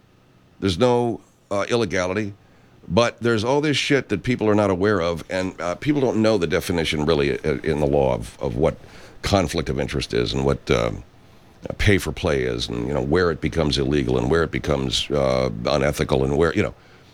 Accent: Arcadia, United States; I remember one year Arcadia, my hometown Arcadia, went pretty far in the Little League World Series.

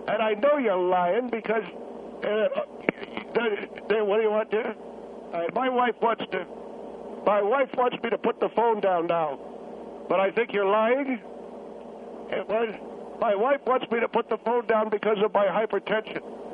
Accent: Chicago, Illinois, United States; Because I come from Chicago. And I'll tell you that we love our city very much.

